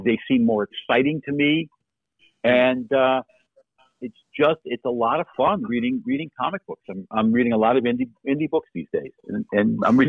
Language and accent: English; Fairfield, Connecticut, United States; Gustav Whitehead was a real life person who lived in my hometown of Fairfield, Connecticut, and flew 2 years before the Wright brothers did.